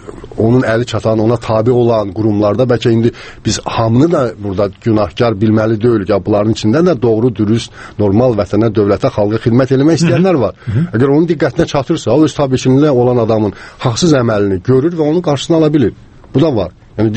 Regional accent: Karabakh, Azerbaijan; mən özüm də Qarabağlıyam, yəni qohumlarım da bir səsi qaçqındır

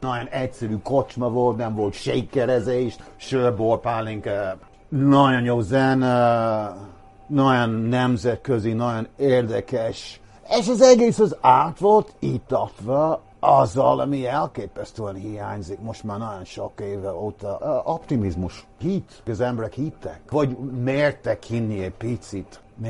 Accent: Dublin, Leinster, Ireland; Dublinben, ahol én felnőttem a köztársaságban délen

